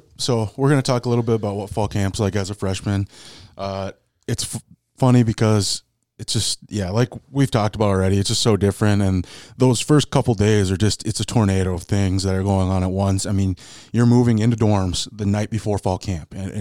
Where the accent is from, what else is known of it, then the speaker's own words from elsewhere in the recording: Lemoore, North Dakota, United States; I grew up in Lemoore, North Dakota, small town, played 9-man football basically my whole life.